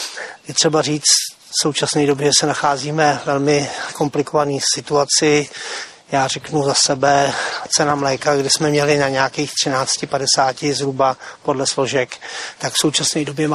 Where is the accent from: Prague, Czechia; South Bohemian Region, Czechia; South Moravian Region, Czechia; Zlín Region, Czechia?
South Bohemian Region, Czechia; Debrník; Takže nacházíme se v jižních Čechách, na okrese Tábor, konkrétně ve vesnici Debrník, který je můj rodná vesnice. Narodil jsem se tady v 65. roce.